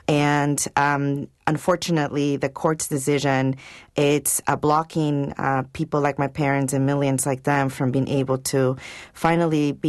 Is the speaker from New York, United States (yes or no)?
yes; New York, United States; For example, we came 17 years ago, and I grew up in New York with my family.